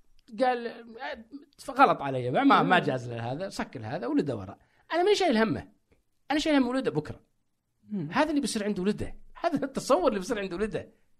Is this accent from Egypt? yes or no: no; Saudi Arabia; كسعودي كعربي كشخص جاي راكب دباب وقاطع الولايات هذه كلها